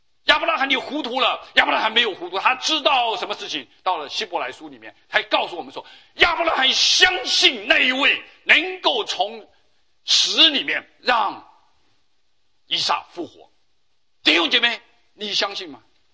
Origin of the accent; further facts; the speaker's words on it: China; 我们就是中国人说的这个鸭子死了嘴还是硬的啊。